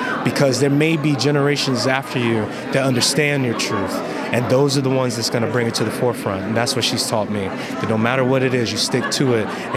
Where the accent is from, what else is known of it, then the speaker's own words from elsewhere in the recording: South Carolina, United States; Because I'm from South Carolina as well.